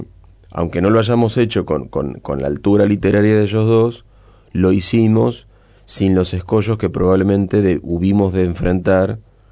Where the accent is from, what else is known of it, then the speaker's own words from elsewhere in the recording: Castelar, Buenos Aires Province, Argentina; esos marcianos van a tener cosas de Castelar, de mi pueblo.